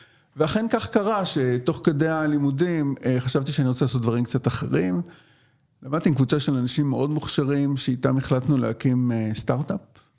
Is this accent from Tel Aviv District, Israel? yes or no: yes; Tel Aviv, Tel Aviv District, Israel; נולדתי וגדלתי בתל אביב, לאבא שהוא ניצול שואה ואימא שהיא ילידת ירושלים.